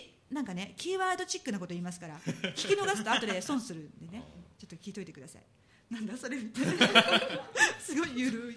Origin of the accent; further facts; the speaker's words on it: Nagoya, Aichi, Japan; ユニットを主催しております。名古屋出身です。